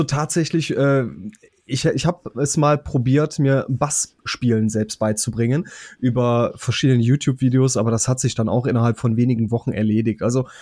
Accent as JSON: {"language": "German", "region": "North Rhine-Westphalia", "country": "Germany", "tie": "born or raised there", "said": "Im wunderschönen Rheinland. Geboren bin ich in Bedburg-Erft. Das ist knapp 50 Minuten Bimmelbahnzug von Köln aus entfernt."}